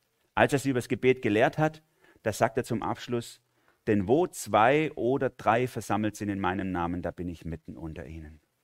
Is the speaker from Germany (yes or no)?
yes; Baden-Württemberg, Germany; accent: Swabian; dann versuche ich meinen schwäbischen Dialekt zu verstecken